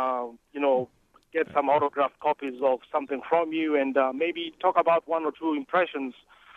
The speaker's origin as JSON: {"language": "English", "country": "Kenya", "said": "I'm originally from Kenya."}